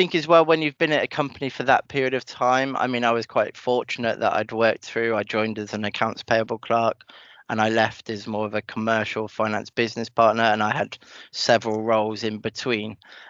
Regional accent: Bristol, South West England, United Kingdom; also born or lived in Guildford, United Kingdom; but my hometown is Bristol.

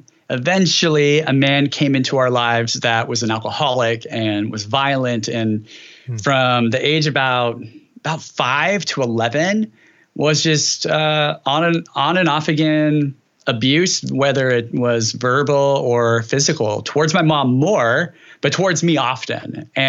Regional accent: California, United States; So I grew up in Central California and grew up in a conservative environment for sure, a traditional evangelical Christianity.

